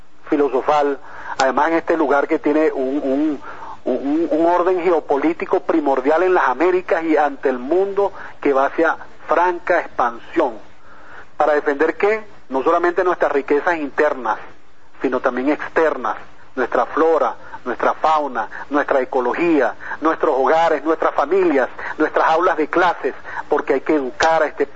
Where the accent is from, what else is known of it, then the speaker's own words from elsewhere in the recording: Venezuela; para entonces comprometernos como venezolanos de corazón